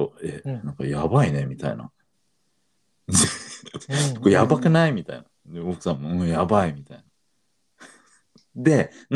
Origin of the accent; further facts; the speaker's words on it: Kanto, Japan; 全部僕たち関東の人はねちょっと笑えなかったね。